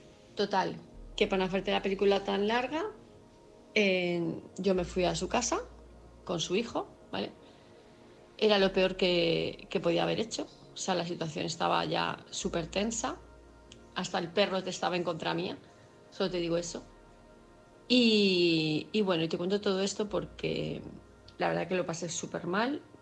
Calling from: Palma de Mallorca, Balearic Islands, Spain; de Palma de Mallorca, y me haces para

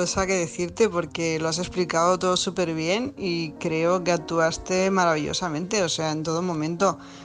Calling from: Tarragona, Catalonia, Spain; corresponsal de Tarragona

